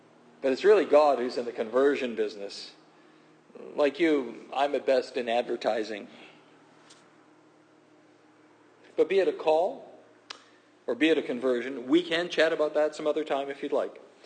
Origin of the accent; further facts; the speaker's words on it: England, United Kingdom; I didn't want to offend her because I'm English, right?